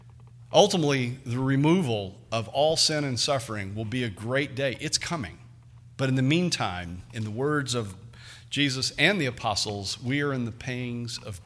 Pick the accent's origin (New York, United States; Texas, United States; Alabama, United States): Texas, United States; Nevada; I'm from Nevada, Texas.